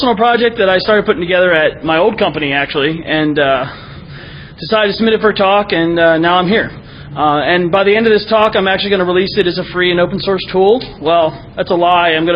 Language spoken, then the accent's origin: English; Washington, District of Columbia, United States; In big cities, like I'm from Washington, D.C., and I hate traffic